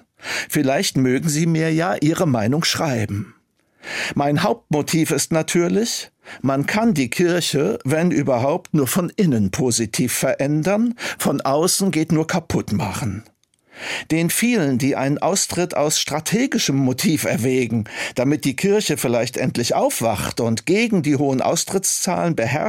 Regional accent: Germany; Das ist für mich wie mit Deutschland, meinem Vaterland und meiner Muttersprache.

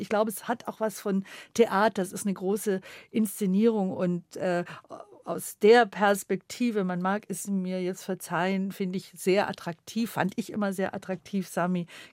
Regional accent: Baden-Württemberg, Germany; Also ich komme ja aus dem Land, aus dem schwäbischen Land und da gab es nur eine Tankstelle

